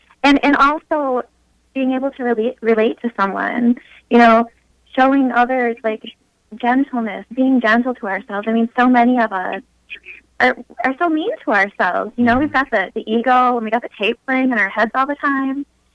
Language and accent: English; Midland, Michigan, United States; I'm from Midland, Michigan.